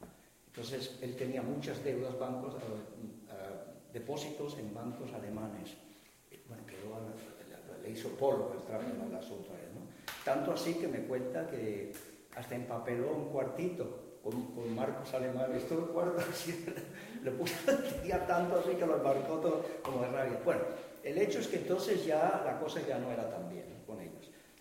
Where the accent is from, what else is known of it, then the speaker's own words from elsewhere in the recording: Barcelona, Catalonia, Spain; born there; Nací en Barcelona el 31 de julio. De 1930.